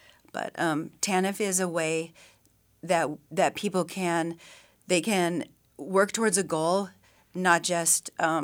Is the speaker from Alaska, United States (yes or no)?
yes; Sitka, Alaska, United States; I'm from Sitka.